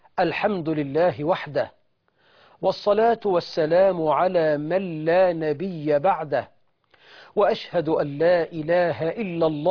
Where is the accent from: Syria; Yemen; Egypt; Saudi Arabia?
Egypt; وأنا كمصري شهادتي في شرف مصر ومكانة مصر ومجد مصر قد تبدو مجروحة لأنني واحد من أهل مصر